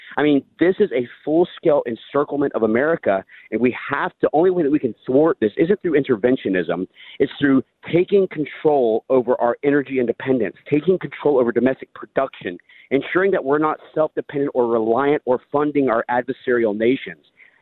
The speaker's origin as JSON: {"language": "English", "country": "United States", "said": "makes me feel that I would have failed as a father, as a patriot, as an American."}